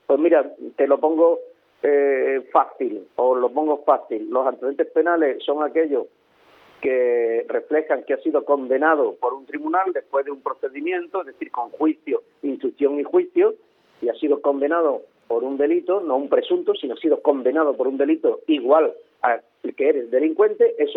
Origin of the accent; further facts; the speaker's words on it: Spain; de lo tontos que somos los españoles, de lo imbéciles que somos los españoles